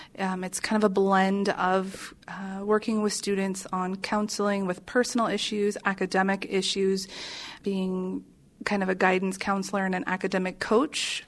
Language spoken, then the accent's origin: English; Washington, United States; I was born just outside of the Seattle area, born and raised there.